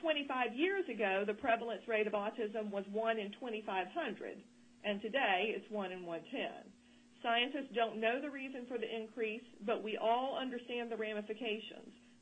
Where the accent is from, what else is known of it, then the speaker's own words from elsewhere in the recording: South Carolina, United States; This is from South Carolina, which is my home state, and you could probably tell that listening to me talk.